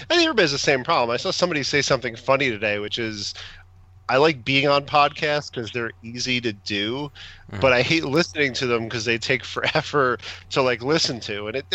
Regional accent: Edison, New Jersey, United States; Oh yeah, I grew up in Edison and I lived in Kenilworth for a while, so I know where that is.

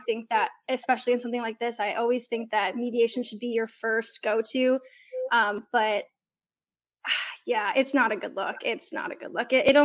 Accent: Detroit, Michigan, United States; now in Nashville, United States; Here's the kicker. I'm from Detroit. So I choose the Browns over the Lions.

